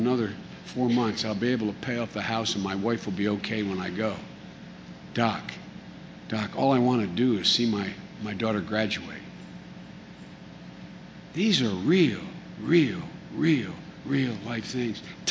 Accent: Wilmington, Delaware, United States; to Hastings, Nebraska, to my hometown of Wilmington, Delaware.

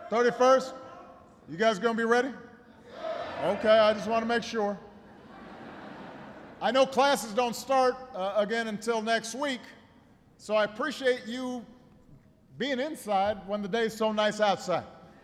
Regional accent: Springfield, Illinois, United States; I announced in Springfield, Illinois, my home state

